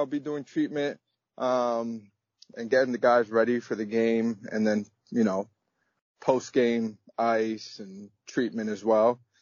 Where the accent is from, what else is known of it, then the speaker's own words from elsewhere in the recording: United States; As much as I am American, I am also my mother's culture, and my father's culture, which is Dominican.